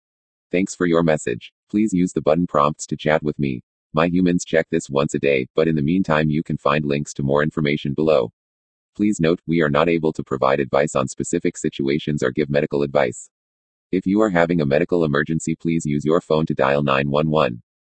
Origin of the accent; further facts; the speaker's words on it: San Bernardino, California, United States; Well, my hometown is San Bernardino and I am stuck back living in San Bernardino again because of hate.